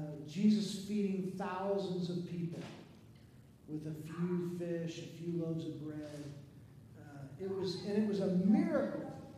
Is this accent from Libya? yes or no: no; Missouri, United States; And so I grew up in Missouri. My parents, they both graduated from Oklahoma State University. And they moved to Missouri, St. Joseph, where they started their lives.